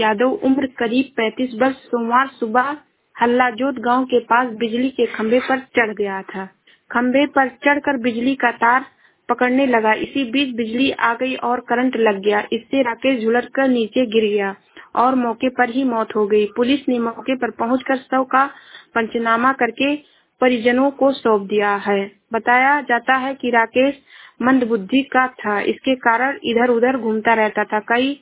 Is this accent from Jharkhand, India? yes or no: no; Shravasti, Uttar Pradesh, India; मैं जिला श्रावस्ती से हूँ।